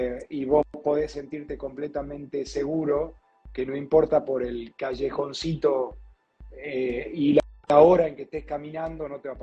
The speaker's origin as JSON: {"language": "Spanish", "country": "Argentina", "said": "Y pensándolo como argentino"}